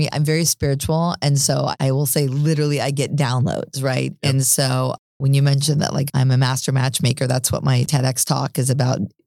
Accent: Texas, United States; I grew up in Texas

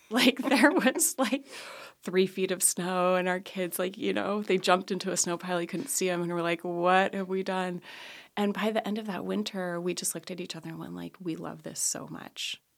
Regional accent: Los Angeles, California, United States; So I grew up in Los Angeles, you know, knew Aria in Waldorf School when we were kids.

